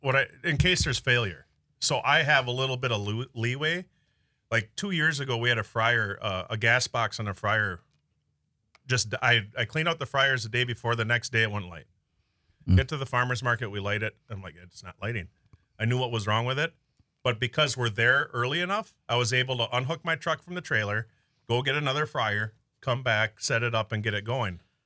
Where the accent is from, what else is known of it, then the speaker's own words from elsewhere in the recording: Milwaukee, Wisconsin, United States; I grew up in Milwaukee until I was like 12 or 13.